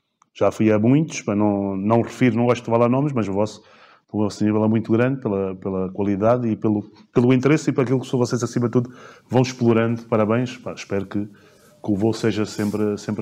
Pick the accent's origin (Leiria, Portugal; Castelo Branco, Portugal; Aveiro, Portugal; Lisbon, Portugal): Lisbon, Portugal; Carcavelos; eu sou do Eiras e a minha vida foi sempre Carcavelos, amigos ali em Carcavelos, muitos torneios